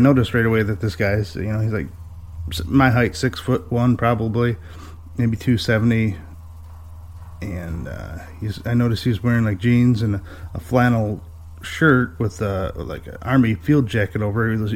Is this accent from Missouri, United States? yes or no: no; Michigan, United States; I'm from Michigan, just north of Detroit a little ways, and I got a story for you.